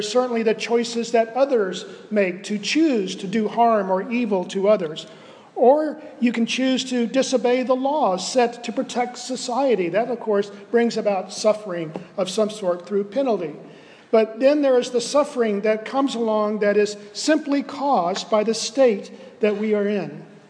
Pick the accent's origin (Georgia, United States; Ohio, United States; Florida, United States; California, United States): Florida, United States; Winter Haven; Donna went up through the middle of the state over my hometown of Winter Haven in Polk County and back into the Atlantic